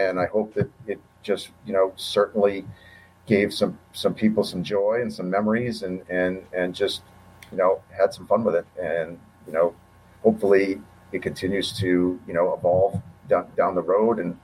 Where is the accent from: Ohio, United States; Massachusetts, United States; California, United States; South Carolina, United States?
Massachusetts, United States; Boston; I grew up in Boston